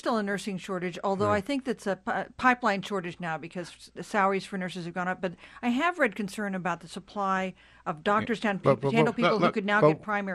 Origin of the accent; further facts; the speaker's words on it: Kansas, United States; I'm from Kansas. I was born and raised there